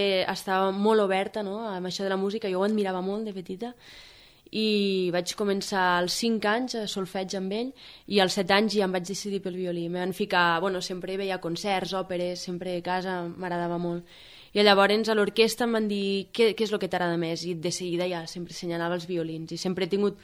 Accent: Falset, Catalonia, Spain; also born or lived in Gratallops; soc mig filla de Falset, mig filla de Gratallops, i la infantesa, la primera infantesa va ser a Gratallops i després ja vam vindre, quan tenia 3 anys o així, cap a Falset, i bueno, fins als 16-17 anys em vaig quedar aquí

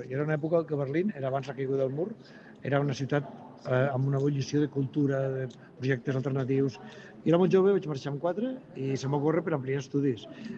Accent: Catalonia, Spain; m'agafessin com a únic català i de l'estat espanyol per a pintar damunt del mur

